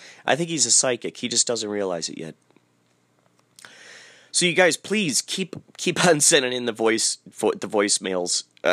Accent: Carol Stream, Illinois, United States; And it turns out, I grew up in Carroll Stream, Illinois. Carroll Stream.

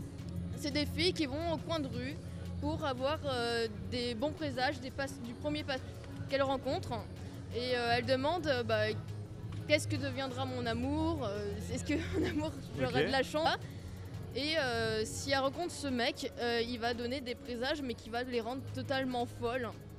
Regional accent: Saint-Brieuc, Brittany, France; born there; now in Grenoble, France; Je viens de Grenoble parce que je travaille là, mais sinon je suis bretonne, je suis née à

